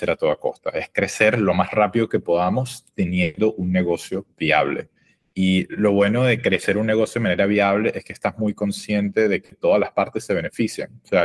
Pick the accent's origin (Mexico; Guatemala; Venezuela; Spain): Venezuela; como dos latinos, sector argentina, yo soy venezolano.